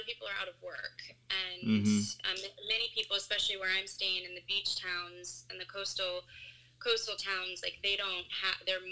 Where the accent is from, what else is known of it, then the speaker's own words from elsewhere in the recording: United States; you know, I'm from the States, and it's being hit really hard